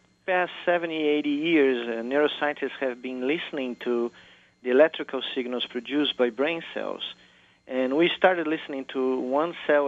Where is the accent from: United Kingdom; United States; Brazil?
Brazil; English is a second language; when I was growing up in Brazil and the country was making this transition to, you know, democracy